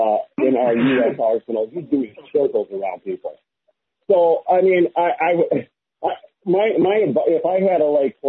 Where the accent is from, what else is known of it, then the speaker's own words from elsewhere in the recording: Wisconsin, United States; I grew up here in Wisconsin, a lot of military here where I grew up.